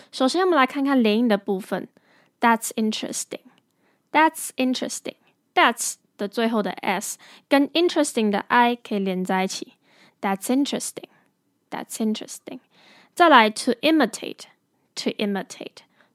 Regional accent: Taiwan; English is a second language; No, I didn't study abroad. I was born and raised in Taiwan and none of my parents speak English.

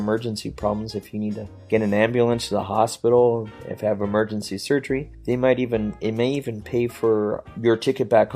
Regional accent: United States; And I as an American, is like, ah.

